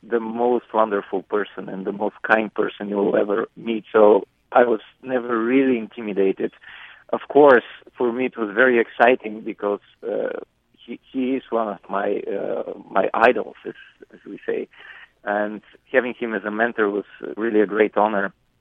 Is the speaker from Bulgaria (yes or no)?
yes; Bulgaria; I was born in Bulgaria and I grew up in Bulgaria.